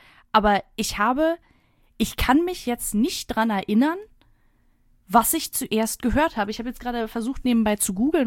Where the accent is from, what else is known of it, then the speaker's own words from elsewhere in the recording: Dachau, Bavaria, Germany; now in Berlin, Germany; Aber ich bin halt nicht da geboren. Aber sehe ich mich als Dachauerin, ja, als Bayerin? Nee, tue ich auch nicht. Ich bin, glaube ich, so ein Niemandslandmensch.